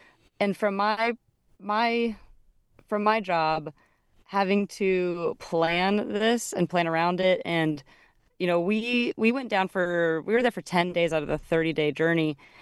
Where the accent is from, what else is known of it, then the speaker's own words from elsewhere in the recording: Portland, Oregon, United States; I was actually born and raised in Portland, Oregon. So, I'm a city girl